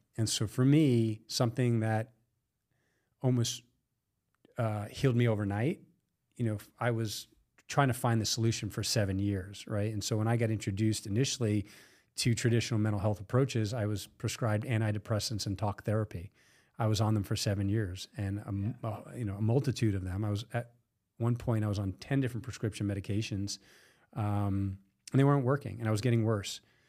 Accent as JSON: {"language": "English", "town": "Long Island", "region": "New York", "country": "United States", "tie": "born or raised there", "said": "you know, I grew up in New York, in Long Island, New York, the Catholic school. Ended up in the Midwest on a football scholarship."}